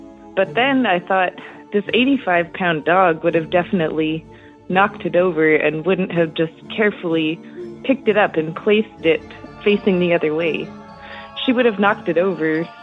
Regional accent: Flin Flon, Manitoba, Canada; I'm from Flin Flon, Manitoba.

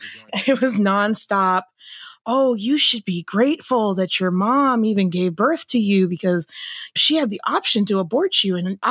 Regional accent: Midwest, United States; I was actually growing up in the Midwest. I grew up with the white side of my family, and they were very religious.

